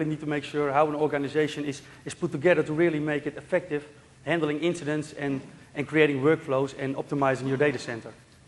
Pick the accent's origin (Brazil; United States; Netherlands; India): Netherlands; I'm from the Netherlands.